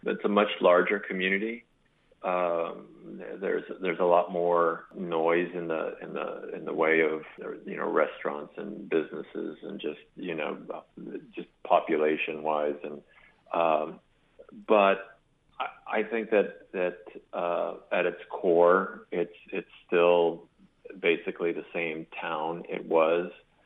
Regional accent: Brownsville, Texas, United States; yes, I grew up in Brownsville, and yes, I go back quite frequently

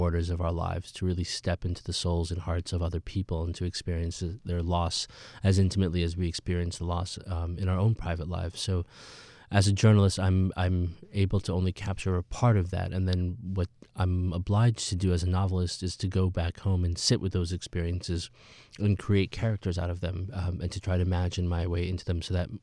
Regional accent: Peoria, Illinois, United States; born or raised there

